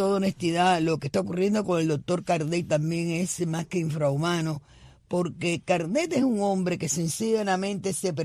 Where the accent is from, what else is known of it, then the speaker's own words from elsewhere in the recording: Cuba; Si yo, como cubana, tú me negaste a mí mi derecho como cubana, si yo para entrar en mi país tengo que pedir un visado